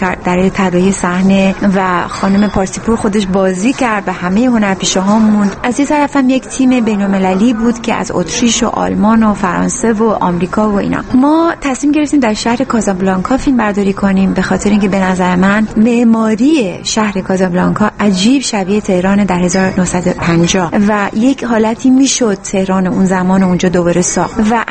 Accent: Iran; من همیشه یک عنوان افتخار خودم زن ایرانی هستم

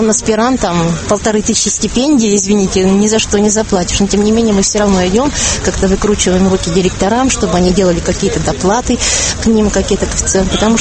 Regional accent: Sakha Republic, Russia; Да, мы из Якутии приехали.

